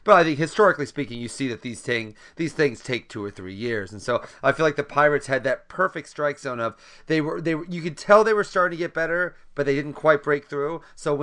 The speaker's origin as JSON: {"language": "English", "region": "Midwest", "country": "United States", "said": "I'm very embarrassed to say, as a Midwesterner, that I've never been to Kauffman Stadium."}